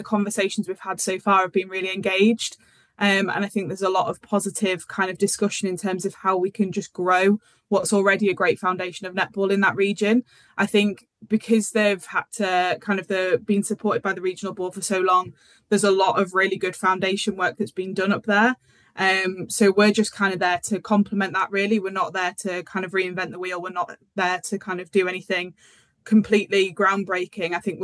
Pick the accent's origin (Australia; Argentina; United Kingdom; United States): United Kingdom; Darlington, North East England; So I'm from Darlington originally, so the northeast isn't a stranger to me.